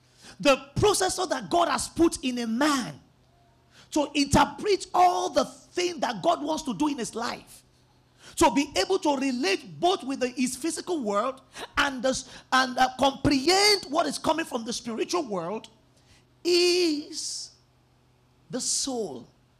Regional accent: Bariga, Lagos, Nigeria; I grew up in Bariga. And Bariga is full of, and not just Bariga, the central part. I grew up in the Ilaje part of Bariga. So it's like the ghetto, it's like the Ajegunle of Bariga.

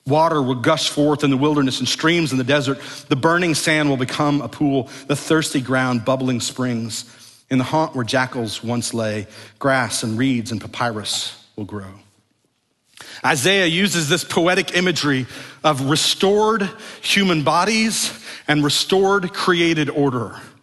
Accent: Mart, Texas, United States; Some of you have heard me tell my stories of growing up around Mart.

